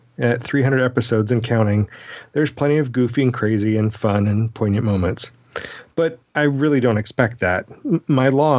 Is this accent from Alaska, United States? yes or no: yes; Alaska, United States; I grew up in Alaska, a child of the 70s. I was bookended by two brothers, one a few years older, one a few years younger.